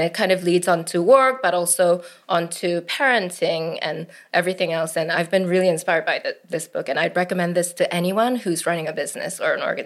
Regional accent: Seoul, South Korea; also born or lived in United States; And as for … I grew up in Seoul and the US, so I'm a third culture kid like you.

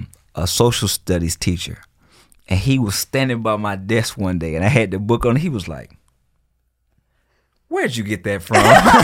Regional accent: the South, United States; accent: Southern; Yeah, it'd be funny because I still have my Southern accent, so people they be laughing at me.

